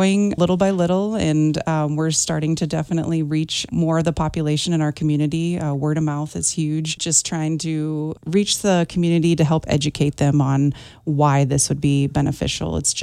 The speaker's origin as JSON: {"language": "English", "region": "Nebraska", "country": "United States", "said": "So I am from Nebraska, moved here 6 years ago."}